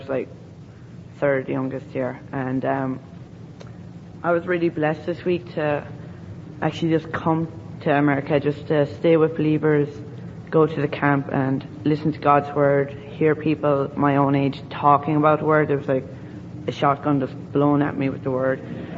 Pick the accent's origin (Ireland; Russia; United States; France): Ireland; I'm from Ireland, of course. I'm 13.